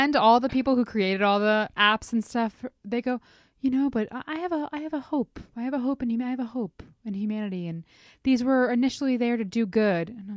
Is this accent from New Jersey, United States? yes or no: yes; New Jersey, United States; So I don't know what's going on over there in my home state.